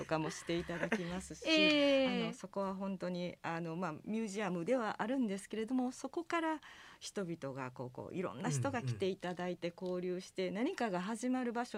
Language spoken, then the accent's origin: Japanese; Himeji, Hyogo, Japan; でもやっぱり私姫路の人間ですのでね